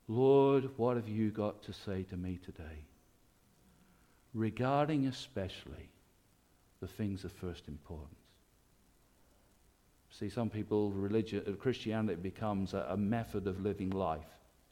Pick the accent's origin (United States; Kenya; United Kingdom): United Kingdom; the north of England; I'm coming from the North England